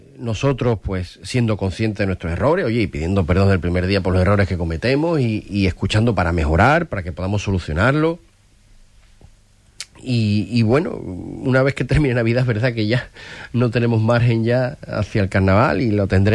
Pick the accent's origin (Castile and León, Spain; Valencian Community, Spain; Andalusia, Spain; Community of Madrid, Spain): Andalusia, Spain; Huelva; los que somos tan de Huelva, nos gusta verlo de Huelva y escucharlo de Huelva